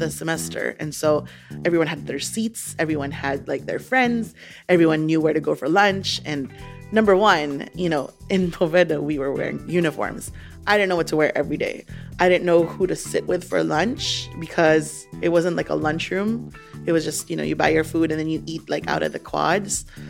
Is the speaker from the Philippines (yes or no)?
yes; Philippines; A girl in my class, because I guess the teacher had introduced me that I came from the Philippines, she turns around